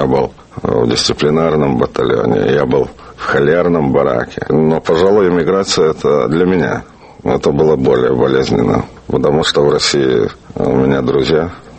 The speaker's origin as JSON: {"language": "Russian", "town": "Odesa", "region": "Odesa Oblast", "country": "Ukraine", "tie": "born or raised there", "also_born_or_lived": "Kyiv", "said": "Родился в Одессе в 1924 году. Окончил школу в Одессе."}